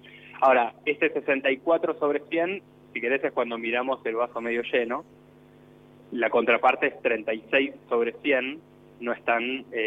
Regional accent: Argentina; somos más argentinos.

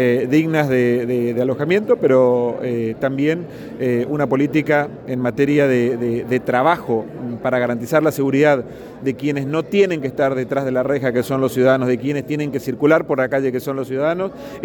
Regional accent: Chaco, Argentina; que somos todos los chaqueños

